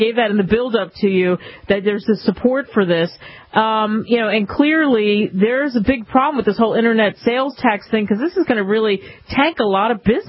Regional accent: Philadelphia, Pennsylvania, United States; I grew up in Philadelphia. We're all about cheesesteaks.

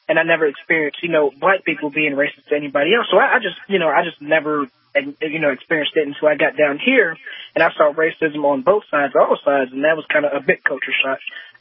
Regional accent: Chicago, Illinois, United States; now in US South; I am from Chicago, and it's a completely different thing up there.

